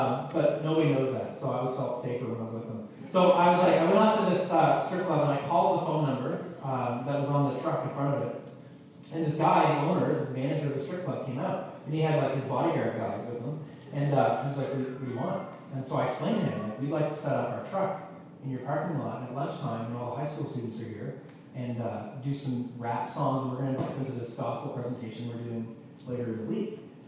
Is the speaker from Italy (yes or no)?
no; Moncton, New Brunswick, Canada; When I was in high school, growing up in Moncton, New Brunswick, the high school I went to, it was directly across the street.